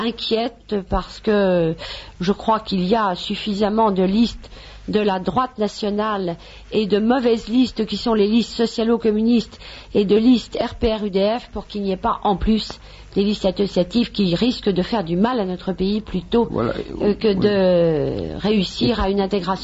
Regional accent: Paris, Île-de-France, France; Je suis née à Paris. J'y ai passé une très grande partie de ma vie. Et j'ai quitté Paris

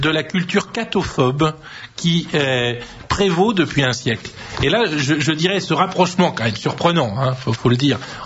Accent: France; Nous sommes Français et en tant que Français, nous sommes structurellement chrétiens.

